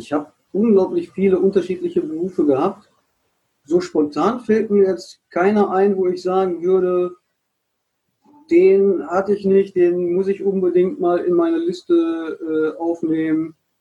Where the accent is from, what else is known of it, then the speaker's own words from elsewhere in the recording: Duisburg, North Rhine-Westphalia, Germany; now in Dortmund, Germany; ich bin 47, werde im Februar 48. Ich bin in Duisburg groß geworden. Wohne derzeit in Dortmund.